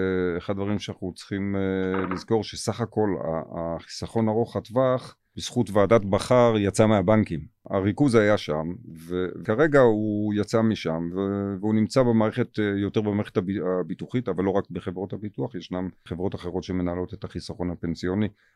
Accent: Tel Aviv, Tel Aviv District, Israel; לא, לא, הרי אני תל אביבי.

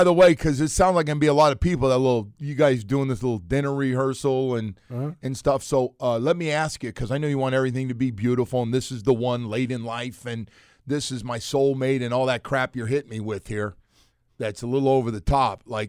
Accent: California, United States; still my home state that I had when I was growing up.

